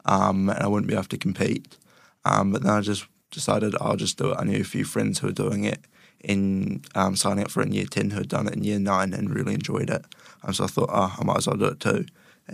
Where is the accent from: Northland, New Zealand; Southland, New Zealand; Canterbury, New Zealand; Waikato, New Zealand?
Canterbury, New Zealand; Christchurch; born there; I'm a Year 13 student at Christ College. I was born in Christchurch.